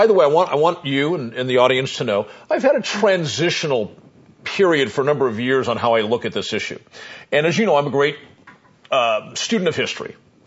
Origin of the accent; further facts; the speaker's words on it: California, United States; I come from California, so I know that some of the biggest land holdings in California are owned by people of Mexican descent